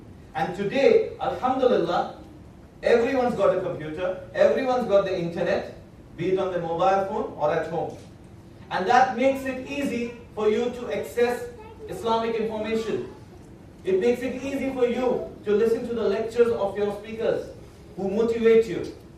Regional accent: Kolkata, West Bengal, India; Now, I come from Kolkata, Bangalore must be much advanced.

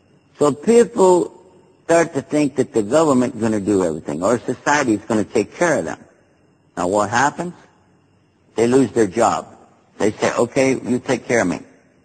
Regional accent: Texas, United States; In my country, you know I'm from Texas, right?

